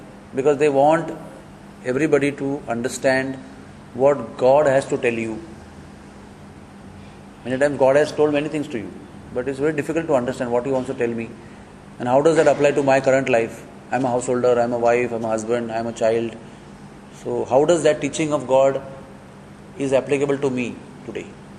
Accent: South India, India; In my house, we are South Indian Brahmins. Very unique Brahmins we are.

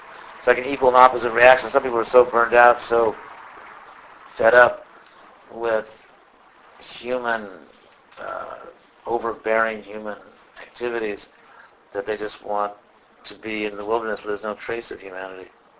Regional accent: Western United States, United States; I'm from the Western United States. I've seen a lot of wilderness and rugged scenery and all that stuff.

